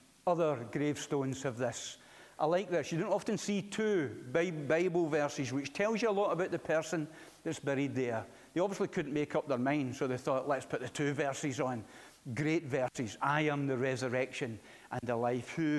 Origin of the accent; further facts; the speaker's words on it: Scotland, United Kingdom; Being a Scotsman, I thought, what is it with these people? Where are the Scots buried?